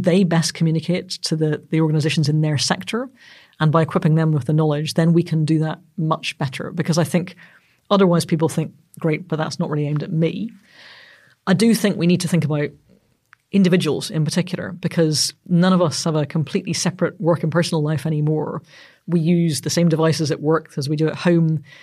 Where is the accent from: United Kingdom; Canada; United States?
United Kingdom; Northern Ireland; because I'm Northern Irish